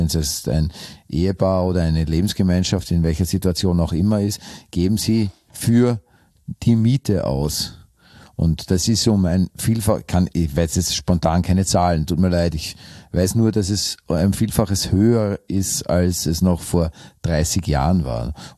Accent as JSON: {"language": "German", "country": "Austria", "said": "Wir haben als Österreicher natürlich auch eine Veranlagung, unser eigenes Land zu hassen. Weil niemand schimpft über dieses Land so sehr wie wir Österreicher selbst."}